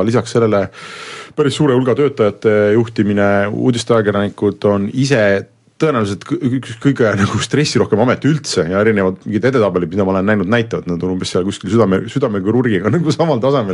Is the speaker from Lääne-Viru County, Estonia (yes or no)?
yes; Rakvere, Lääne-Viru County, Estonia; now in Tallinn, Estonia; kuna ma olen Rakverest pärit